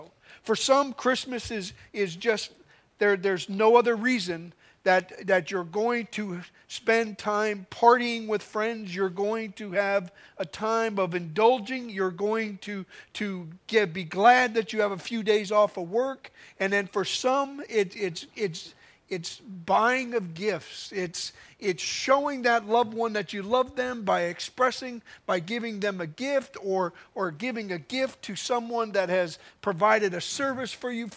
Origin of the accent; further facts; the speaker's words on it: Milwaukee, Wisconsin, United States; Now, I grew up in Milwaukee